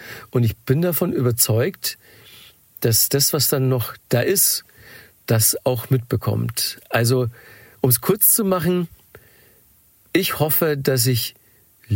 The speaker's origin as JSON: {"language": "German", "region": "Bavaria", "country": "Germany", "said": "ich bin ja ursprünglich aus Bayern und ich bin streng katholisch erzogen worden"}